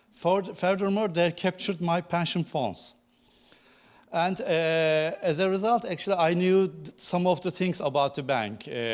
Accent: Turkey; I have to say that I came from Turkey, and now you know what is happening there.

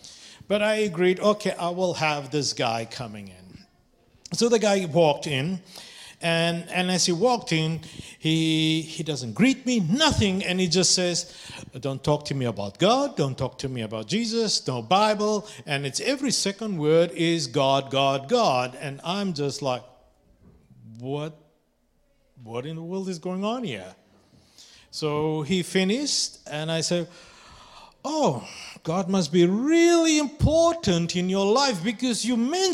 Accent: South Africa; And I, as a South African, I always have the, you know, the book of Nelson Mandela with me

